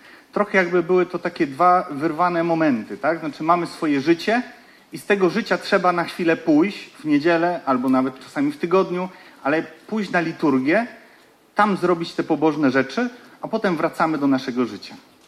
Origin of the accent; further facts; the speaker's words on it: Lesser Poland, Poland; Ja również jestem z Podhala. Aczkolwiek jest w tym pewna różnica, ponieważ Wojtek jest z mizernej, z wioski, a ja jestem z miasta.